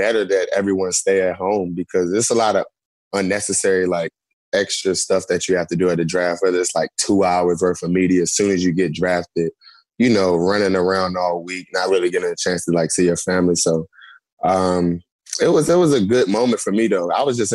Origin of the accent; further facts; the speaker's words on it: North Carolina, United States; And like, you know, I grew up in North Carolina.